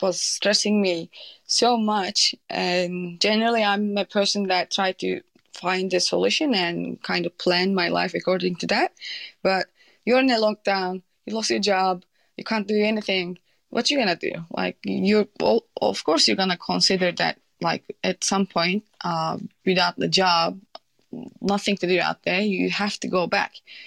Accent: Turkey; English is a second language; But I'm from Turkey. Turkey is not doing well at the moment.

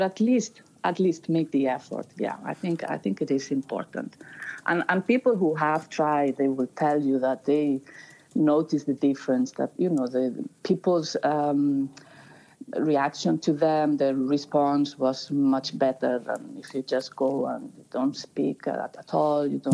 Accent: Pontevedra, Galicia, Spain; English is a second language; also born or lived in Ireland; Well, I'm actually from Pontevedra. I'm living here now again, but I was living in Ireland for around 15 years.

